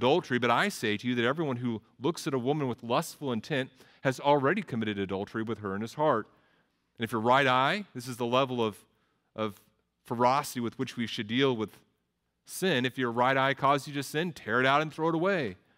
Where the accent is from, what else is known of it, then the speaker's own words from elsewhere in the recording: Texas, United States; I grew up in Texas, and in Texas, in the school systems, you're required to take 2 years of Texas history